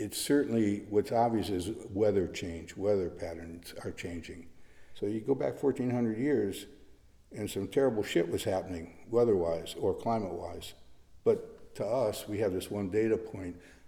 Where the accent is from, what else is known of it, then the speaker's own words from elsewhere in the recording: Detroit, Michigan, United States; especially growing up in Detroit, which I love the cars